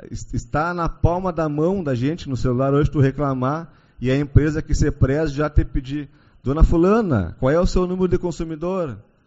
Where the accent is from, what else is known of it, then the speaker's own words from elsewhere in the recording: Bagé, Rio Grande do Sul, Brazil; tem lá em Bagé, que eu sou, de onde eu sou natural.